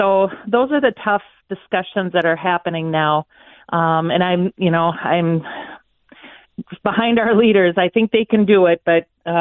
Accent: Afton, Minnesota, United States; I'm not from Woodbury. I'm from Afton.

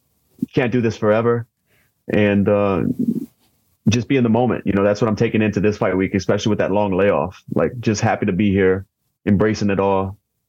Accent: Louisiana, United States; hot sauce, I'm from Louisiana, so I love spice and I love Cajun cuisine and I love cooking.

